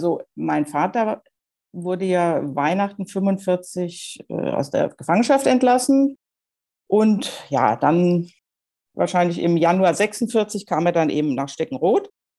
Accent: Wiesbaden, Hesse, Germany; Ich bin 1961 im Oktober geboren. Die Lebenssituation war so, dass wir damals in einer 2,5-Zimmer-Wohnung in Wiesbaden gewohnt haben.

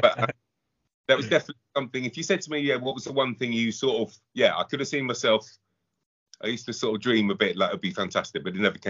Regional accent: London, United Kingdom; So most of my time has come from West London, lived in and around in various parts over the years.

